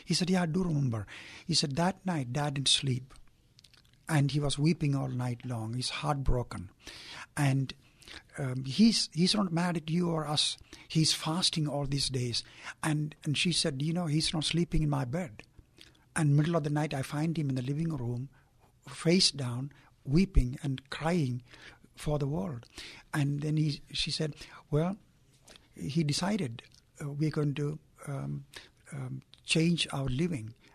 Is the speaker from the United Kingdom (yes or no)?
no; India; now in United States; I came from India